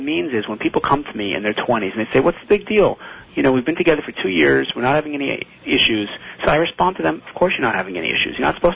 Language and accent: English; Montreal, Quebec, Canada; I come from Montreal. It's where I'm born and raised. It's where my parents are actually both born. But my family originally comes from Russia.